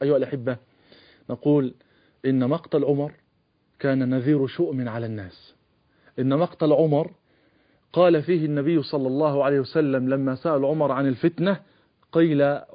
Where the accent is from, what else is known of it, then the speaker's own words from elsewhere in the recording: Egypt; نحن كمصريين كعرب كمسلمين